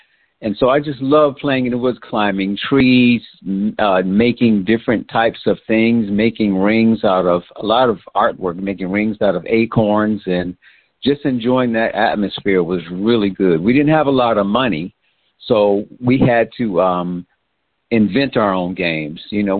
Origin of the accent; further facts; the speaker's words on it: New Jersey, United States; moved away as an adult; now in California, United States; I'm from the Jersey Shore originally. I've been in California for a lot of years now, since I was 22 years old.